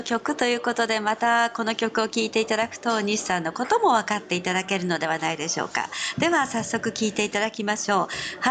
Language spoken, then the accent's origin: Japanese; Kanazawa, Ishikawa, Japan; born there; moved away; 私も金沢生まれてその後他へ行った時にすごくこう地域性とか、まあ、風景をはじめとして季節感とかね